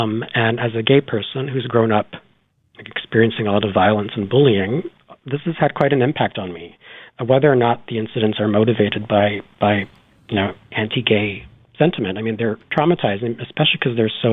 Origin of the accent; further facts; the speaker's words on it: Hamilton, Ontario, Canada; now in Vancouver, Canada; I'm from Hamilton, which is a bit of a rough town, so I don't scare very easily. But I am aware that as a gay man who's not the most masculine